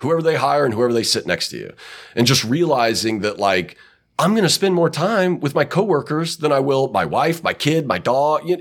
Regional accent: Knoxville, Tennessee, United States; I was a Navy brat, so I moved all over. But by the time I was 10, I was in Knoxville. And so I was there. Then I went to school in West Tennessee at Freed Hardeman University

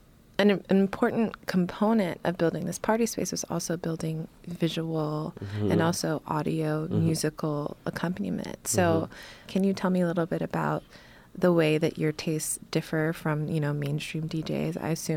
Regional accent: Haiti; I'm Haitian.

